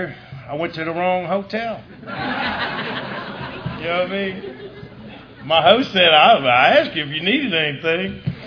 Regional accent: Price Hill, Ohio, United States; I grew up over in Price Hill, and woohoo! And it was great back then, and had bars at every corner and a couple in between.

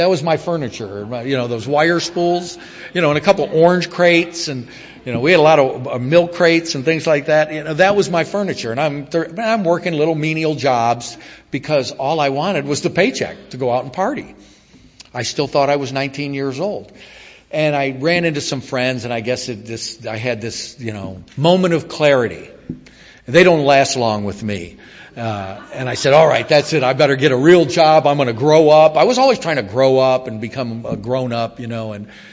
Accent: Niagara Falls, New York, United States; I was brought up in Niagara Falls, New York. I had two parents. I had two younger brothers. My life was fairly normal.

